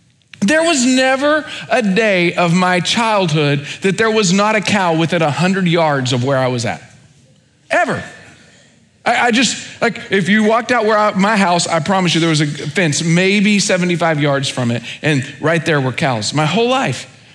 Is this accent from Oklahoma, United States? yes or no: yes; Oklahoma, United States; I grew up in Oklahoma, and we did a lot of hunting.